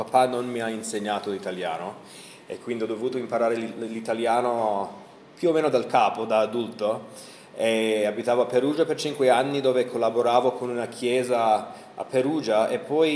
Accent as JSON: {"language": "Italian", "town": "Los Angeles", "region": "California", "country": "United States", "tie": "born or raised there", "said": "Come ho già detto, io sono cresciuto a Los Angeles."}